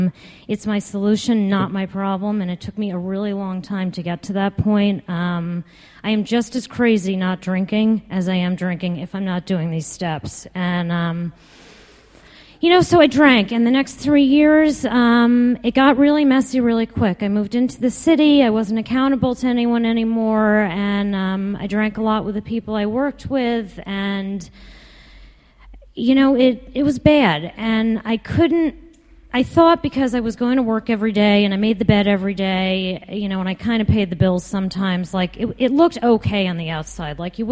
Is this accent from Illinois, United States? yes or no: no; Westchester, New York, United States; Just to give you a little background, I grew up in Westchester.